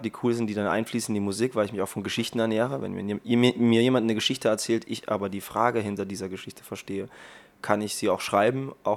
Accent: Erfurt, Thuringia, Germany; Ich komme aus Erfurt und da muss man manchmal ganz schön Gewalt anwenden und shaken

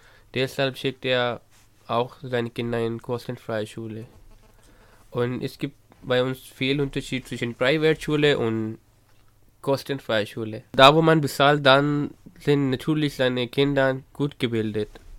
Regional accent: Pakistan; German is a second language; Bei uns in Pakistan gibt's verschiedene Wetter.

